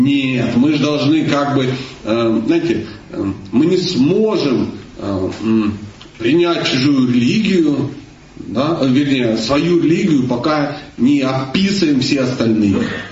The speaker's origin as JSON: {"language": "Russian", "region": "Kalmykia", "country": "Russia", "tie": "born there", "said": "Я родился в Калмыкии, у меня дедушка буддист, бабушка буддист, кот буддист, все буддисты. И я буддист."}